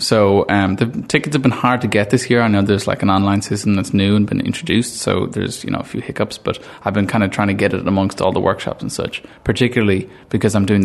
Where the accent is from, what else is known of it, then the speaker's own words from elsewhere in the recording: Ireland; being an Irish person